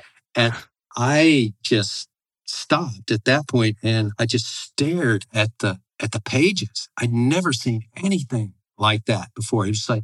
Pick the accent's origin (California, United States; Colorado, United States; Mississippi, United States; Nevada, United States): Mississippi, United States; See, I grew up in South Mississippi, and so Southern gospel is pretty... That genre is kind of ground zero for where I was.